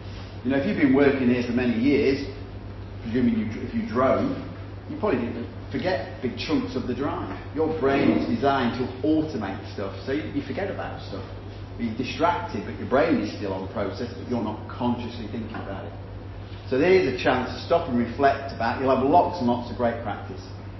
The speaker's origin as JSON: {"language": "English", "region": "England", "country": "United Kingdom", "said": "as you can tell I'm from England"}